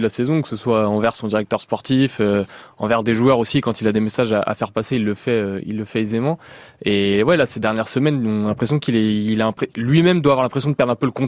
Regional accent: Paris, Île-de-France, France; Je suis parisien.

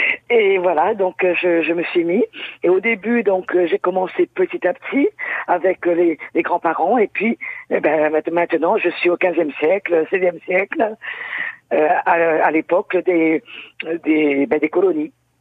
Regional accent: Réunion; Et comme je suis réunionnaise

